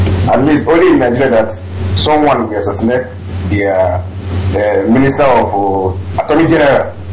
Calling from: Sweden; I'm calling from Sweden.

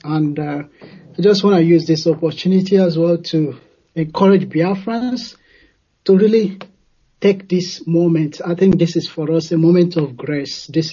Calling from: Australia; I'm calling from Australia.

